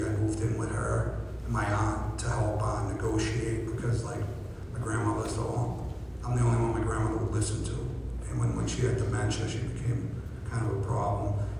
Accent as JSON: {"language": "English", "town": "Dorchester", "region": "Massachusetts", "country": "United States", "said": "I'm a kid from Dorchester that couldn't get off a bar stool when he was 19 years old"}